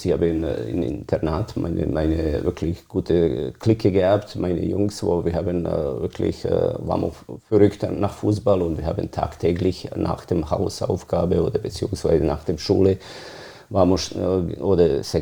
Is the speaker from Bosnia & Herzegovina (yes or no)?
yes; Bosnia & Herzegovina; German is a second language; Ich bin in Bosnien geboren. Das ist ein kleiner Ort oder beziehungsweise Dorf, wo ich bin geboren. Aufgewachsen.